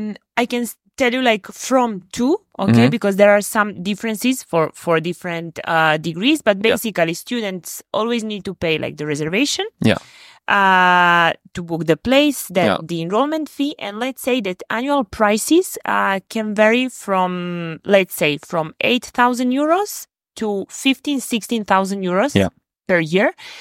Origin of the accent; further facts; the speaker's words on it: Belgrade, Serbia; moved away as an adult; So, I'm from Serbia, from Belgrade. I have been living here for 13 years now. I studied languages, I studied philology in Belgrade, then I came here to do my master studies